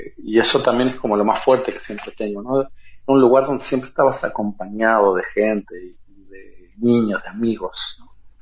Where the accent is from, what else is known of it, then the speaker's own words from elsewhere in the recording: Uruguay; el hecho de que soy de Uruguay, una cosa que creo que a todos los artistas en Uruguay le pasa